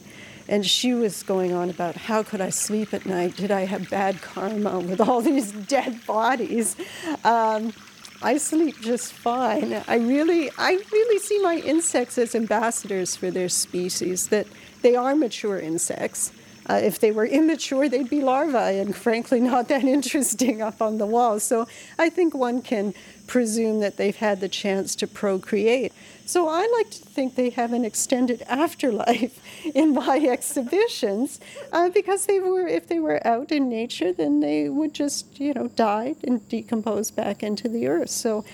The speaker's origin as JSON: {"language": "English", "country": "Canada", "tie": "born or raised there", "said": "I grew up in Canada, you know, everything's black, brown, bites, stings."}